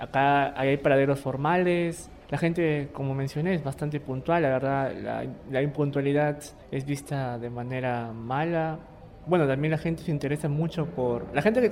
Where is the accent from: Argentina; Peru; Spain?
Peru; Y a veces uno como peruano a veces hace las cosas de manera espontánea, ¿no?